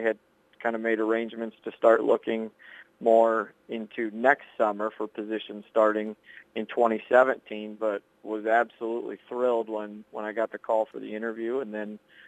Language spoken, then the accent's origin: English; Victor, United States; I'm originally from Victor